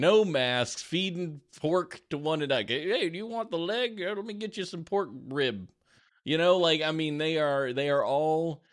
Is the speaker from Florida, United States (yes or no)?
no; Alabama, United States; it's important to note that I am from South Alabama. I have all the redneck in my blood, in my veins, coursing through me.